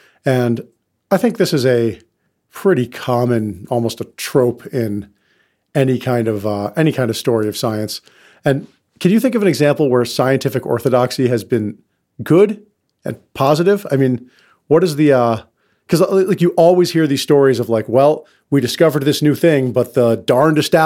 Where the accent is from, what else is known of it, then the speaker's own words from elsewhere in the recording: Katonah, New York, United States; So I grew up in Katona, which is the town that Bedford Falls is modeled after